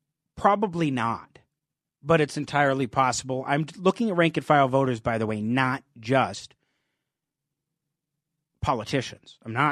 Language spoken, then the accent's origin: English; New York, United States; now in Colorado, United States; They ruin one state like a California or my home state of New York, and then they flee to another state